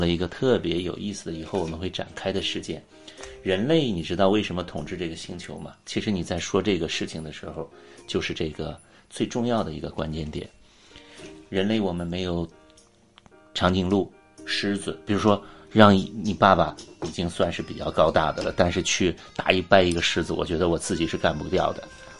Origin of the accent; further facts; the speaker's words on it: China; 假如最开始我们中国人强力的去规劝他